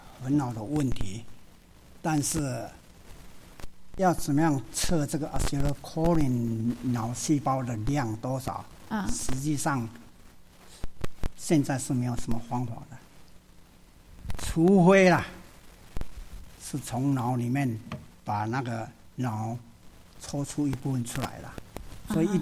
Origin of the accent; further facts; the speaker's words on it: southern Taiwan, Taiwan; accent: Taiwanese Mandarin; 通常他们都会笑我说讲的话就是台湾国语，那确实是这样，因为从小就我是台湾南部啊，南部人的讲的国语就是不像说台北就比较像标准的北京话一样啊呀。